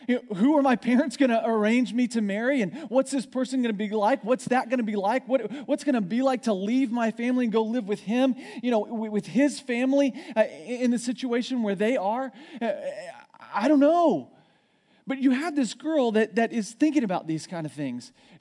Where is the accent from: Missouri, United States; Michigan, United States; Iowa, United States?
Missouri, United States; I'm from Missouri, and I'm from like hillbilly Missouri. That was back where they used to moonshine, you know, and people like NASCAR there. If you can count your teeth on more than two hands, that's where I'm from, right? Down in backwoods Missouri.